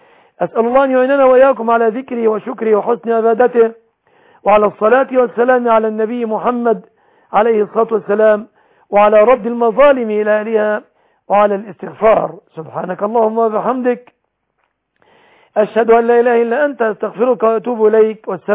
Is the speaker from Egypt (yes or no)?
yes; Egypt